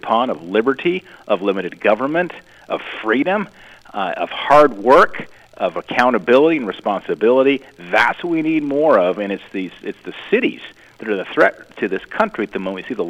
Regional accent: Montana, United States; folks, when they hear I'm from Montana, they think, well, you're out there where you guys don't know anything, you're out there in the West and in the rural communities.

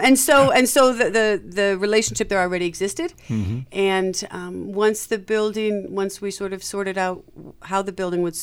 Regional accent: Chicago, Illinois, United States; if I were to think of when I was young growing up in Chicago, I went to go see the Nutcracker Suite each

